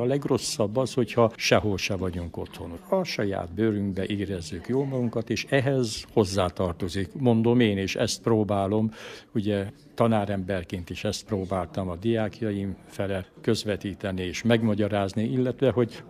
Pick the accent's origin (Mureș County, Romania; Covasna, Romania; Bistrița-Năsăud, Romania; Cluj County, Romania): Cluj County, Romania; Cluj-Napoca; elsősorban kolozsvári vagyok, de van egyfajta kötődésem Kalotaszeghez, van egyfajta kötődésem ugye Székelyföldhöz